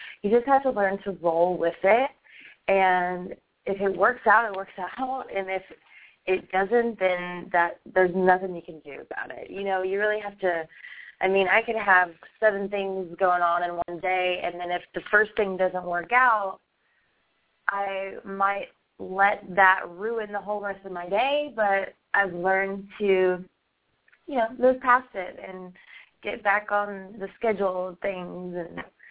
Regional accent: Paris, Texas, United States; Yes. I'm from Paris, Texas.

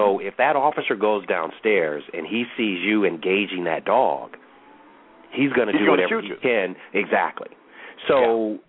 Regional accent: St. Paul, Minnesota, United States; a lot of people know I'm from Minnesota, and I have a lot of connections from Minnesota.

